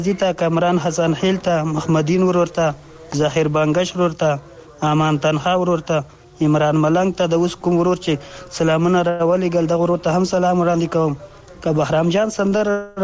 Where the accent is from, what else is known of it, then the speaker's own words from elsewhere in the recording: Bagram, Kabul, Afghanistan; د کابل بګرامای ولسوالۍ نه در سره